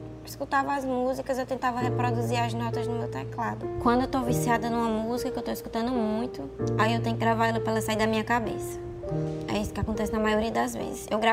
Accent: Jericó, Paraíba, Brazil; also born or lived in Feira de Santana; Eu nasci na Bahia, em Feira de Santana. Só que com 9 meses eu fui pro sertão da Paraíba, numa cidade chamada Jericó, paraibaiana. Paraibaiana, sertaneja, nordestina.

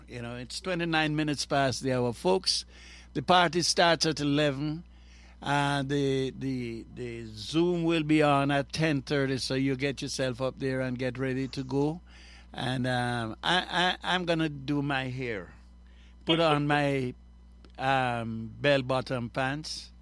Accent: Jamaica; In the years growing up in Jamaica, we had all the opportunity to record, and you realize there's nothing coming back.

